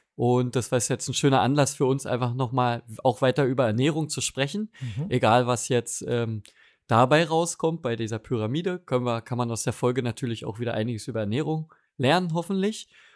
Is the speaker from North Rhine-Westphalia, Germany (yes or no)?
no; Berlin, Germany; bin auch aus Berlin